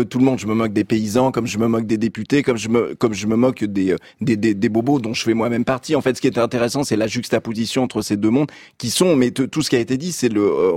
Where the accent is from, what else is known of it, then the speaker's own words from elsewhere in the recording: Paris, Île-de-France, France; Moi, je suis d'un milieu urbain, je suis parisien, mais ça fait 20 ans que j'habite moitié Paris, moitié à la campagne en fait. Et j'habite dans un tout petit village qui est vraiment un village qui est en train de mourir en fait.